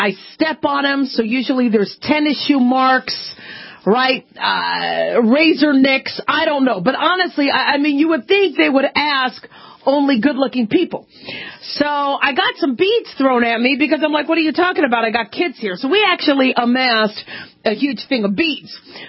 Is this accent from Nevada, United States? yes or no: yes; Las Vegas, Nevada, United States; remember, me growing up in Vegas, I get that, okay